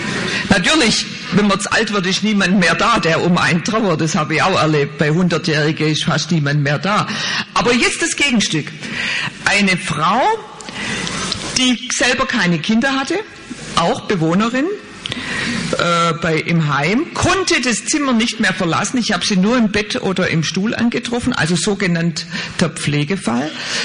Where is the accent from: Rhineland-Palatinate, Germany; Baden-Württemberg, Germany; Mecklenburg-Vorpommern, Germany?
Baden-Württemberg, Germany; Blaubeuren; als ich mit 15 Jahren in meiner Heimatstadt Blaubeuren im Altenheim gearbeitet habe als Schülerin